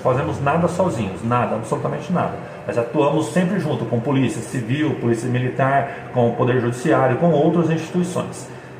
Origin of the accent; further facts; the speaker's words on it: Ribeirão Preto, São Paulo, Brazil; A faculdade que eu cursei na cidade de Ribeirão Preto, que é onde eu nasci e cresci, era uma faculdade paga